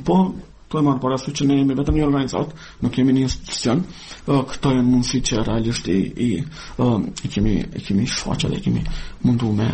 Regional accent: Kosovo; Ne, si Kosovar, si pjesëtar të komuniteteve Roma Shkëli dhe Gjipjan

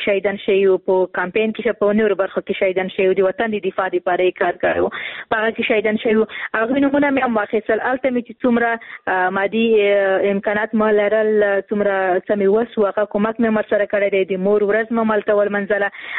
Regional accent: Khost, Afghanistan; زه هم د خوست یم

